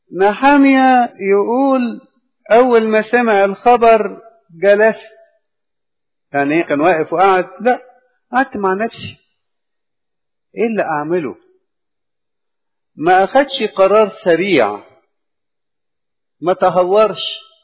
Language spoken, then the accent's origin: Arabic; Egypt; كأقباط ولا كمصريين ككل ولا كشرقيين ككل